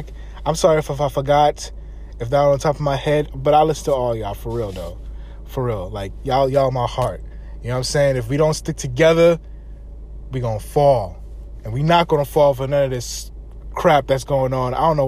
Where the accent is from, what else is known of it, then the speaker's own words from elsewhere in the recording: Queens, New York, United States; also born or lived in Jamaica; As a Queens native myself, as a Jamaican myself, love Uriah Hall.